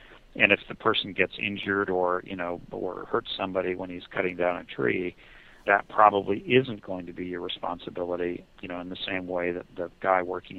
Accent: California, United States; Yeah, I don't disagree, and as a Californian, I also find it.

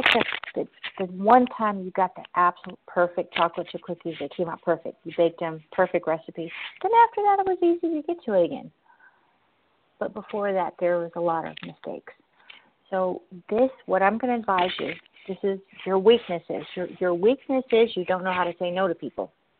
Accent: Tennessee, United States; We're going to take that caller from 615, which is my hometown.

